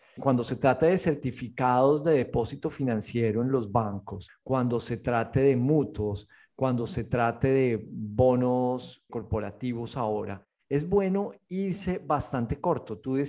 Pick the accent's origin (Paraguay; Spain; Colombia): Colombia; A mí no me gusta el café y soy colombiano